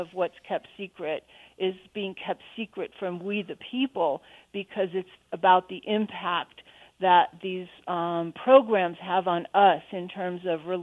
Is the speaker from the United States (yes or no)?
yes; Livermore, California, United States; National Laboratory or Sandia Livermore, which is right across the street from Lawrence Livermore in my hometown.